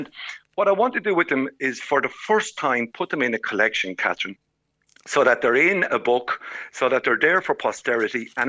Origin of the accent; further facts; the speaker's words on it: Clara, Leinster, Ireland; I come from Clara County, Offaly